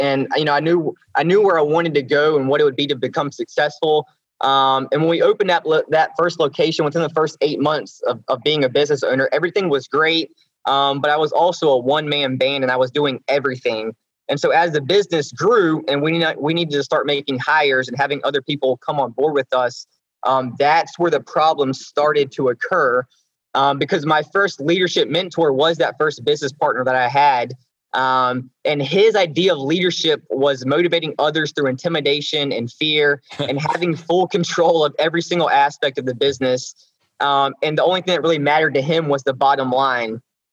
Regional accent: the South, United States; accent: Southern; hopefully everyone can understand my Southern accent here

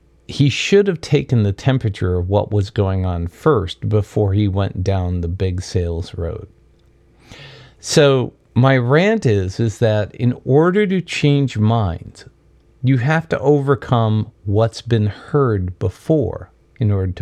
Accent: New York, United States; born there; dude, I was born in New York. I'm not from this town

